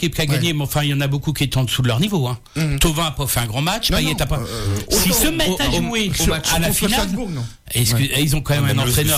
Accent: Saint-Étienne, Auvergne-Rhône-Alpes, France; Moi, en tant que Stéphanois, je veux dire qu'à ce niveau de la compétition, j'aurais pu supporter, mis à part Lyon, n'importe quelle équipe.

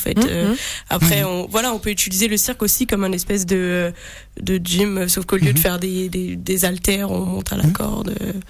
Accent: Canada; Mais par contre, moi je suis canadienne aussi.

